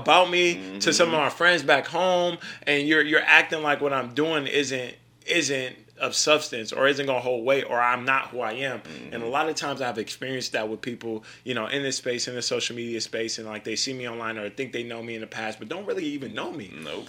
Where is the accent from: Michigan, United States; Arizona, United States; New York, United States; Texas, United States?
Michigan, United States; Grand Rapids; there's another guy, you know, that comes from my hometown, Grand Rapids, Michigan